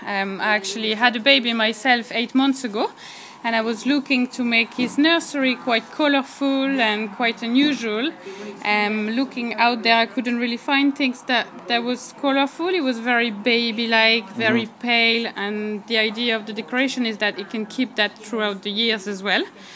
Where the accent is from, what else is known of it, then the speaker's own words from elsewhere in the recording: Brittany, France; English is a second language; now in Cork, Ireland; No. I am nearly from Cork at this stage, because I've been here nearly 8 years, but I'm French myself, from Brittany.